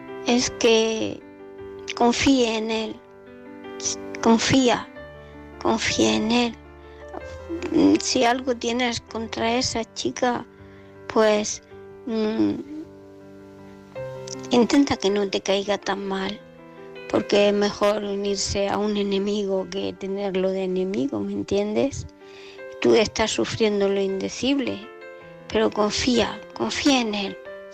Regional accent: Murcia, Region of Murcia, Spain; de Murcia.

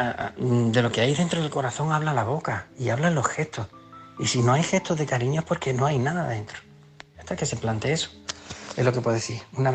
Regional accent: Málaga, Andalusia, Spain; de Málaga.

